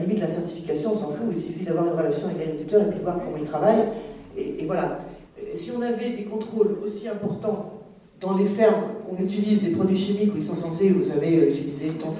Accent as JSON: {"language": "French", "region": "Nouvelle-Aquitaine", "country": "France", "tie": "born or raised there", "said": "quand j'étais gamine dans les Deux-Sèvres, mes parents qui étaient des militants de l'Action catholique"}